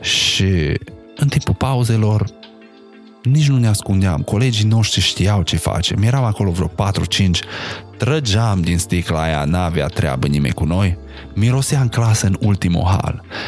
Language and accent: Romanian; Sighetu Marmației, Maramureș County, Romania; cred că eram vreo 5 din Sighet în clasa mea, restul toți erau de la țară